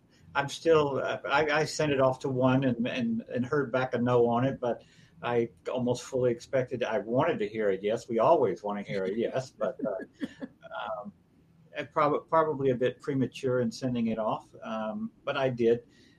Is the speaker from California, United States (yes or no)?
no; Spring Hill, Louisiana, United States; And Spring Hill is actually the town that I grew up in Louisiana.